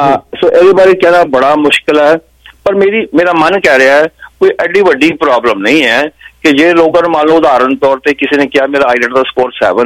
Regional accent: Jalandhar, Punjab, India; ਤੁਸੀਂ ਅੰਮ੍ਰਿਤਸਰ ਤੋਂ ਮੈਂ ਜਲੰਧਰ ਤੋਂ ਹਾਂ

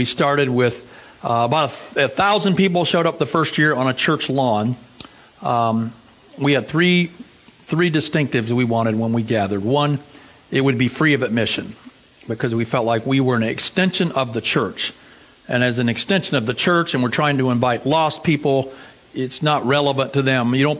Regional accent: Shelby, North Carolina, United States; I grew up in North Carolina, in southern part of the United States, Shelby, North Carolina, so a little west of Charlotte.

